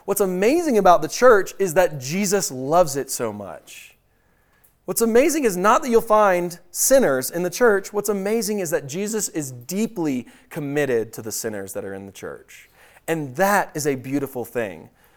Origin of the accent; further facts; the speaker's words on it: London, United Kingdom; born there; also born or lived in Houston, United States; I was born in London and had got residency, and so I got a British passport when I was living in Houston, Texas, when I was 16 years old.